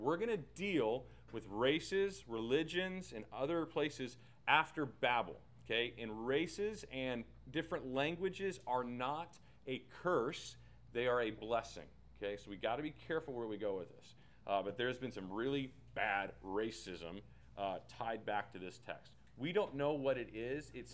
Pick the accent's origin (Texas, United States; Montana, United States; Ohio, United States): Texas, United States; So I come from Texas, and let me just walk you through some really bad theology of this text, okay?